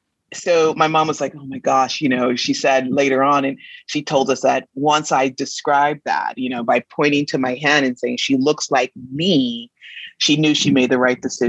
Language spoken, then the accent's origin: English; Los Angeles, California, United States; also born or lived in Oakland / South Pasadena; I'm from Los Angeles. I'm a West Coast person, born and raised. We lived in the Bay Area, lived in South Pasadena, and then moved to LA proper when I was in the third grade.